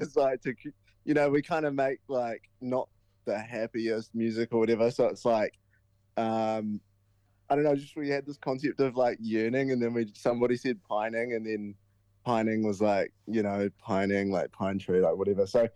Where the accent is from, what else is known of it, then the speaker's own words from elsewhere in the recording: Palmerston North, Manawatū-Whanganui, New Zealand; Yeah, we are all originally from Palmerston North, but we kind of have been moving around the country a little bit, and I'm currently living in Whanganui